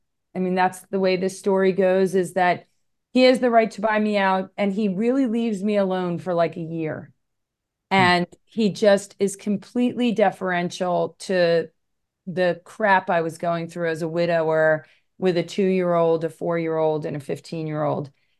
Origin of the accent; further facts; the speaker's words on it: Wilmington, Delaware, United States; I was raised outside. I was raised in Wilmington, Delaware.